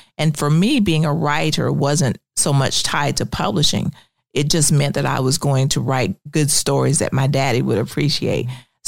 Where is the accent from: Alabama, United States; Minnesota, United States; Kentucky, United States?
Alabama, United States; Ayrton; Well, I'm originally from a little town in Alabama called Ayrton. Population at the time when I was there was probably about 750 people.